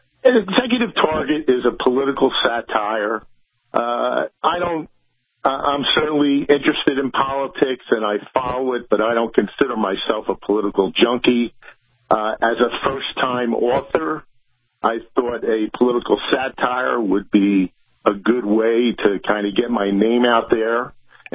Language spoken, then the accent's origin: English; New Jersey, United States; Well, I'm from New Jersey, as you mentioned, and people from New Jersey who get this book and read it will recognize a lot of the personalities that I mentioned and the places that I mentioned.